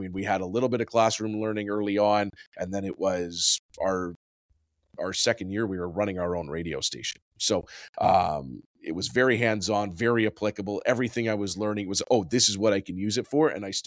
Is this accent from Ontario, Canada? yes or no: no; Calgary, Alberta, Canada; I'm from Calgary, Alberta.